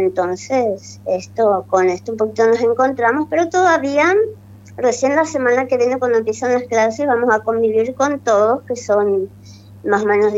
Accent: Posadas, Misiones, Argentina; also born or lived in Paraguay; Yo, por ejemplo, soy de Argentina, soy acá de Posadas, soy yo, mi familia es acá.

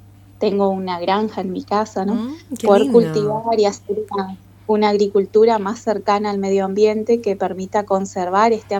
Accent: Oberá, Misiones, Argentina; Soy de Oberá, de una zona ahí de Puerto Panambí, muy cerquita ahí de la cultura brasilera.

